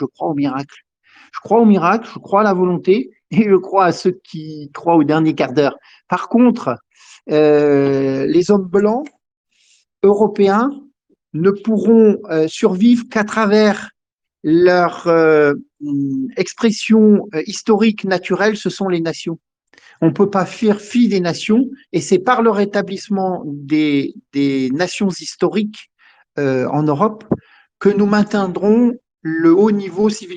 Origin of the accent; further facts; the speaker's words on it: Corsica, France; je suis français et corse qui plus est, donc très très français, parce que je rejette le combat indépendantiste corse.